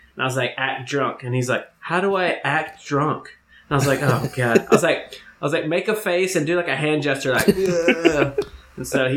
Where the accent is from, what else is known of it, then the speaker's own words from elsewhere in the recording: United States; I can't roll for shit because I'm American and we never had to roll.